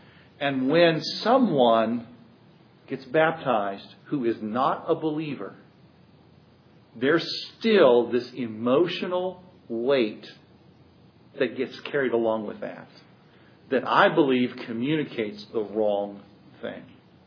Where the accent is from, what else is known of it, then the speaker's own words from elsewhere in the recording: Kansas City, Missouri, United States; The church I grew up in Kansas City, when a baptismal service took place